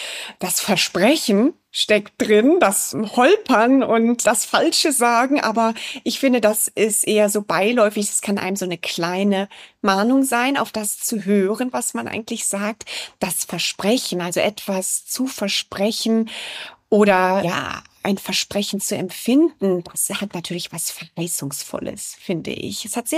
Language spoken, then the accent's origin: German; Mönchengladbach, North Rhine-Westphalia, Germany; Ich bin im Rheinland aufgewachsen, in Mönchengladbach, und meine Eltern kamen aber ganz woanders her. Mein Vater aus Rumänien, meine Mutter aus Schlesien